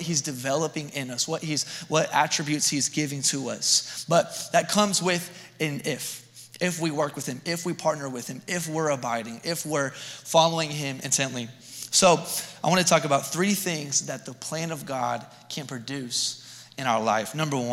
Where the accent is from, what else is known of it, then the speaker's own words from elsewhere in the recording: Texas, United States; And just to remind you, I'm from Texas. So if it's 60 degrees, it's like we've got two jackets on. It's really cold. Our summers, no kidding, can reach 110, 120.